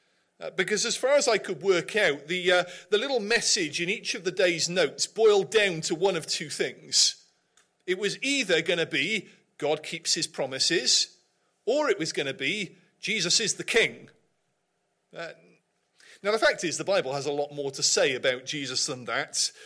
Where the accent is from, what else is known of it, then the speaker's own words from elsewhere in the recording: Wales, United Kingdom; And I say that as a Welshman.